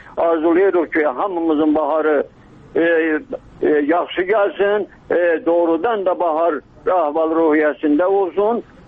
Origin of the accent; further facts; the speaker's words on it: Ismayilli District, Azerbaijan; Biz bu rayonda yaşayırıq. Orada böyümüşük. Hamını tanıyırıq.